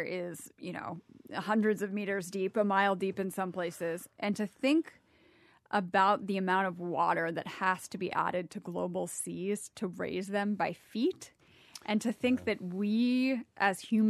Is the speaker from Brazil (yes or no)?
yes; Brazil; English is a second language; or my hometown, which is in a coastal city in Brazil.